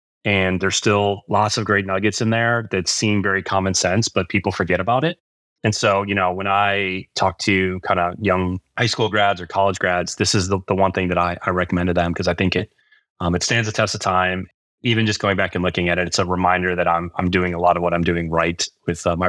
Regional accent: Chicago, Illinois, United States; now in Austin, United States; So I'm a transplant. So I live in Austin, Texas. I moved here about 11 years ago. I'm a transplant from the Midwest and from Chicago.

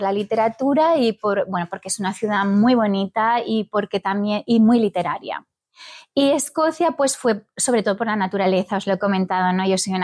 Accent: Barcelona, Catalonia, Spain; Yo soy de Barcelona, he nacido allí y la conozco bien, es mi ciudad.

